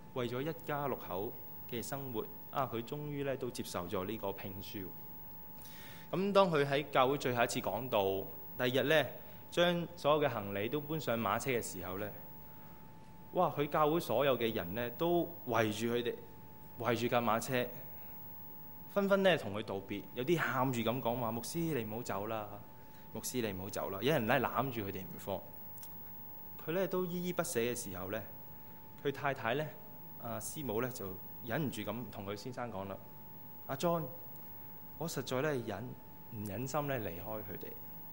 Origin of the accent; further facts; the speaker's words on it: China; 下個星期都是我們中國人較為重視的農曆新年，